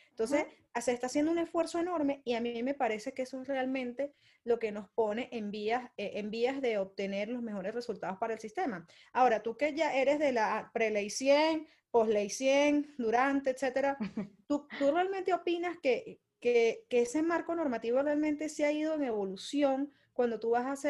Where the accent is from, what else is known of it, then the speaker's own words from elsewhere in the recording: Venezuela; now in Colombia; lo puedo comparar con algunas cosas que he vivido externas, principalmente en mi país, en Venezuela.